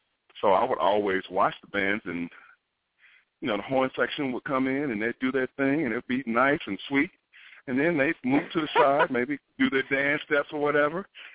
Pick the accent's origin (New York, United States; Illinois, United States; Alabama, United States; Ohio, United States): Alabama, United States; Birmingham; She's still a minister of music at the church that I grew up in Birmingham, Alabama.